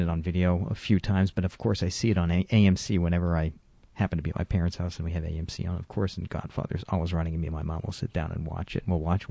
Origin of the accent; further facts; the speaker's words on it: Quebec, Canada; I've said I grew up in Quebec, and where we had the film classification system of for all 14 and over and 18 and over